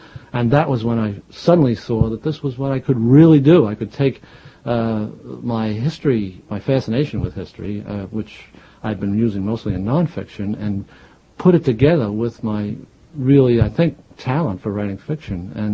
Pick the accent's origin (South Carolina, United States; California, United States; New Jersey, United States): New Jersey, United States; Jersey City; accent: Jersey City; I know, I'm from Jersey City.